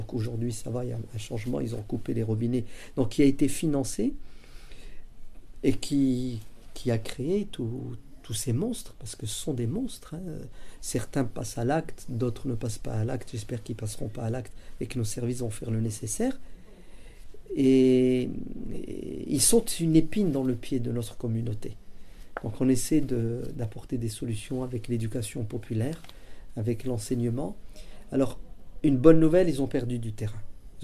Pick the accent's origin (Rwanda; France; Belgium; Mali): France; moi aussi, en tant que Français, en tant que musulman